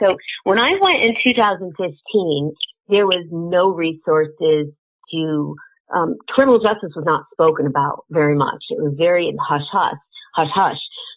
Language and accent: English; New Haven, Connecticut, United States; Sure. I'm from New Haven, Connecticut, and I served a year in Danbury Federal Prison in 2015 for a financial crime.